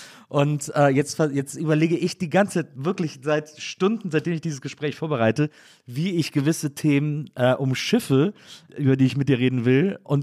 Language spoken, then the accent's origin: German; Cologne, North Rhine-Westphalia, Germany; als Kölner